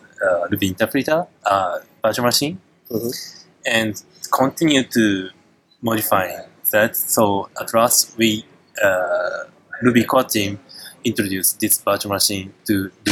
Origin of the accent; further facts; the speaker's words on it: Japan; English is a second language; from Japan, living in Japan, Tokyo.